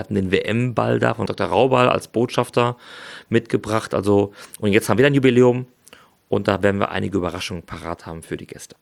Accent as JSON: {"language": "German", "town": "Dortmund", "region": "North Rhine-Westphalia", "country": "Germany", "said": "Also Fußball, ja, ist als Dortmunder natürlich im Moment ein sehr leidiges Thema."}